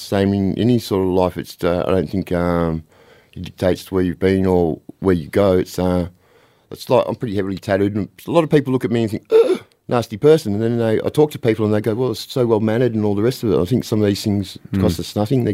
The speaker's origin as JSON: {"language": "English", "region": "Western Australia", "country": "Australia", "lives_now": "Adelaide, Australia", "said": "WA. So I've only been over here for about the last 12 months."}